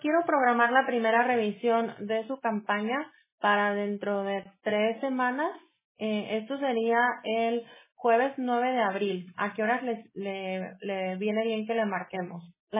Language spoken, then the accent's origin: Spanish; Jalisco, Mexico; No, soy de Jalisco.